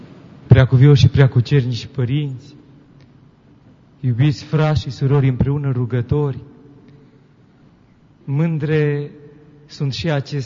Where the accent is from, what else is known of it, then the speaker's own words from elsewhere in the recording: Spermezeu, Bistrița-Năsăud, Romania; din satul meu, natal, din Spermezeu, județul Bistrița Năsăud, de unde m-am îndreptat acum spre frățiile voastre.